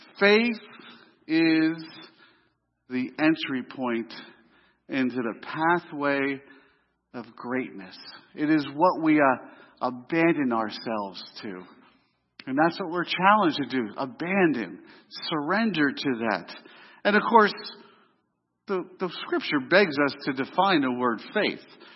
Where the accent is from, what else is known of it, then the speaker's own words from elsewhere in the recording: East Coast, United States; Now, I said this the last time I was here, but I'm from the East Coast. And when I see a speed bump, I speed up.